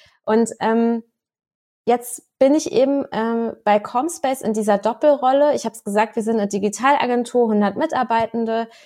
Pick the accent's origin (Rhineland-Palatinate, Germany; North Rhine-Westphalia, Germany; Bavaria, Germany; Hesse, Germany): Rhineland-Palatinate, Germany; ich als Pfälzerin